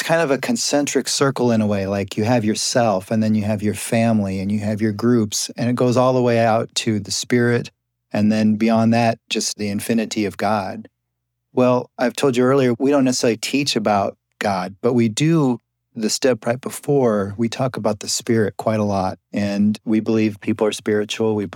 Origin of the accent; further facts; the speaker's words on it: Iowa, United States; So I grew up in Iowa, and for some reason, there's a lot of bluegrass music in the middle of this country.